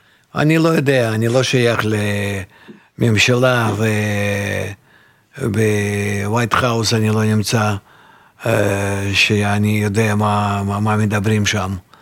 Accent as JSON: {"language": "Hebrew", "country": "Russia", "moved": "as an adult", "lives_now": "Israel", "said": "גם כן הגעתי מרוסיה בגיל 30, והייתי חי שם, ואני הבנתי והרגשתי עד כמה שהמשטר יכול להיות חזק ומועיל במקרים מסוימים."}